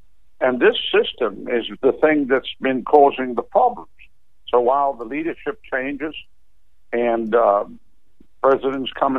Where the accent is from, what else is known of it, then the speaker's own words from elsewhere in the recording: South Africa; I come from South Africa.